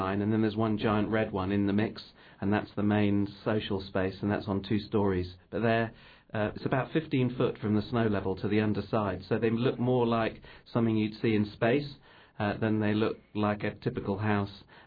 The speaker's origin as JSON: {"language": "English", "region": "London", "country": "United Kingdom", "said": "I'm an English architect, and I'm from London."}